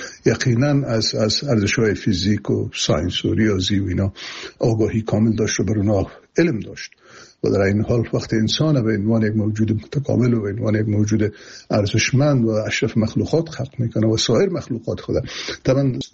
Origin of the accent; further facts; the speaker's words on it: Afghanistan; ما به عنوان یک مسلمان، به عنوان یک افغان تعلیم یافته و تحصیل کرده